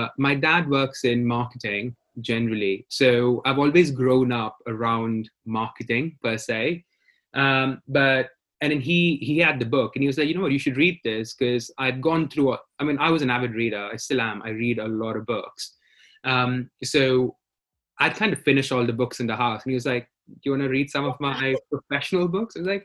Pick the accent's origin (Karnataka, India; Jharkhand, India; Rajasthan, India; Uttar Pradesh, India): Karnataka, India; Bangalore; So growing up in India, you know, in Bangalore is a silicon capital of India. So I grew up in the 90s in an India that had just gone through globalization.